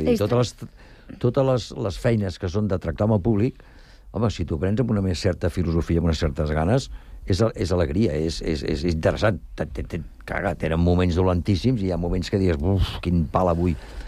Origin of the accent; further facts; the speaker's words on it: Barcelona, Catalonia, Spain; Jo sóc de Barcelona, però jo, és molt dur.